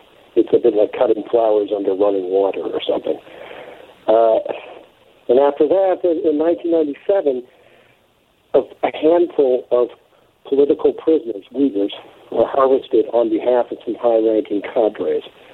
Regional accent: United States; now in London, United Kingdom; You know, I'm American, but I live here in London.

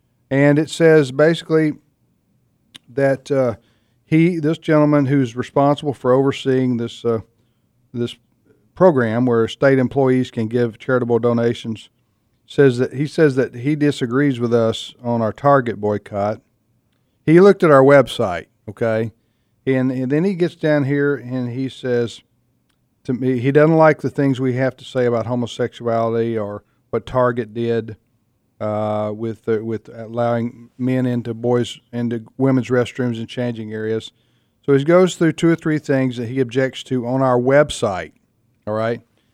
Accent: Mississippi, United States; Even though I'm from Mississippi.

